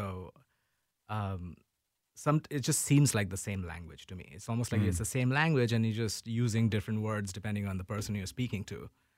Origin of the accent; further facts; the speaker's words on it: Mumbai, Maharashtra, India; moved away as an adult; also born or lived in Appleton; now in Minneapolis, United States; I grew up in Bombay, India, and I came to Wisconsin for my undergrad. Appleton, Wisconsin. And then Minneapolis.